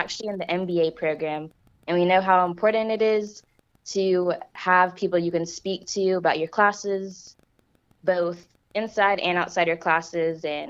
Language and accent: English; Cookeville, Tennessee, United States; I am from Cookeville, and I came to Tennessee Tech because I love the community, and of course, I'm from Cookeville, and so I heard a lot about it growing up.